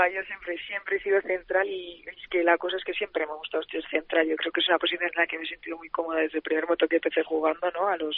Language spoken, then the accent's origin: Spanish; Porrera, Catalonia, Spain; Soy de Porrera, del Priorat. Mi padre es de Falset, pero yo soy de Porrera.